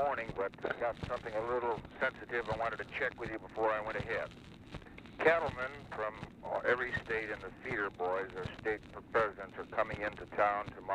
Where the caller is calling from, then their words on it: Dallas, Texas, United States; I'm calling you from Dallas now.